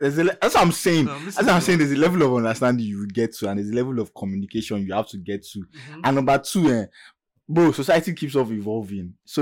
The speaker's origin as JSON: {"language": "English", "country": "Nigeria", "said": "like, as a Nigerian man, Nigerian men"}